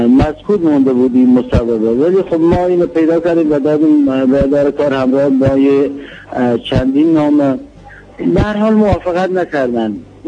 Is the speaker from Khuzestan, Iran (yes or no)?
yes; Khuzestan, Iran; به عنوان یک کارگر، به عنوان یک خوزستانی شاغل در نیشکر هفت‌تپه.